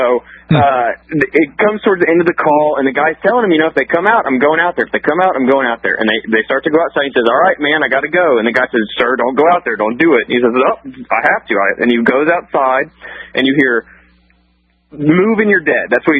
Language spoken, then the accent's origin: English; Houston, Texas, United States; now in Austin, United States; I live in Austin. I'm from Houston in the northwest area